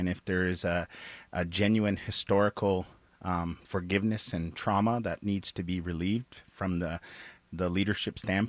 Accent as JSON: {"language": "English", "country": "United States", "said": "So I come from the Lakota, who were a buffalo culture."}